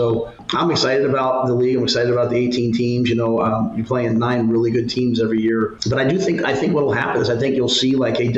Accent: Pennsylvania, United States; You know, I'm from Pennsylvania. I went to Penn State.

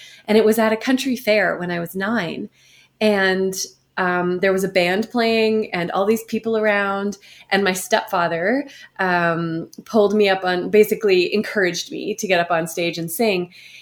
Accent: Charlottetown, Prince Edward Island, Canada; growing up in Prince Edward Island, it was a relatively conservative place in, you know, in Charlottetown. So when we moved to town

